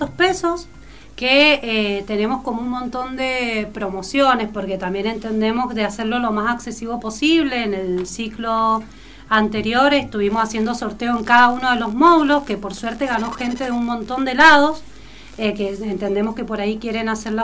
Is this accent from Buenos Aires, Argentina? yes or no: no; Chubut, Argentina; Soy de Chubut.